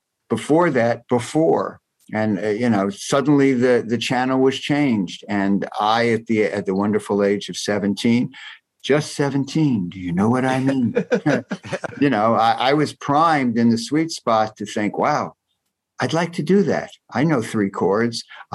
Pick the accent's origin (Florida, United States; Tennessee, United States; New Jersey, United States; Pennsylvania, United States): New Jersey, United States; previous the bands in my hometown in New Jersey were kind of instrumental